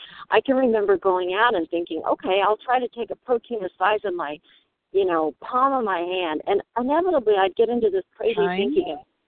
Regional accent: New Mexico, United States; I'm from New Mexico

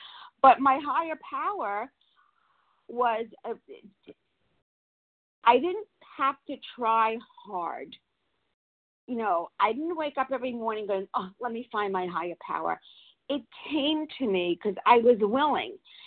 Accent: Florida, United States; from Florida.

